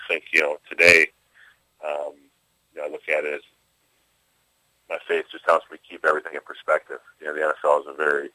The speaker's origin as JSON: {"language": "English", "town": "St. Paul", "region": "Minnesota", "country": "United States", "tie": "born or raised there", "said": "I grew up in St. Paul, Minnesota, and was lucky enough to be raised by two parents who were Catholics."}